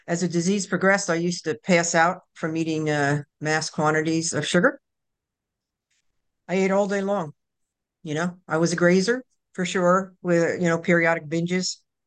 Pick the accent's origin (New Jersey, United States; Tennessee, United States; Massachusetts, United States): New Jersey, United States; now in North Carolina, United States; I'm a girl from New Jersey, and I'm living in North Carolina now.